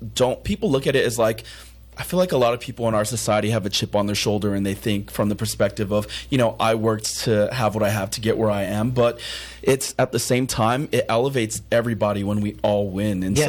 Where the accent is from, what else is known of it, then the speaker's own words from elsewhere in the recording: San Bernardino, California, United States; I'm from San Bernardino, obviously own a business in San Bernardino.